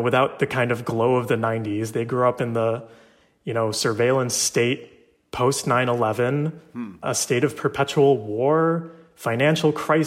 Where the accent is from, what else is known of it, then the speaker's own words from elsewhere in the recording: Rochester, New York, United States; now in Somerville, United States; I'm from Rochester, New York, living in Somerville, now a student at Tufts, and organizing with the Sunrise Movement.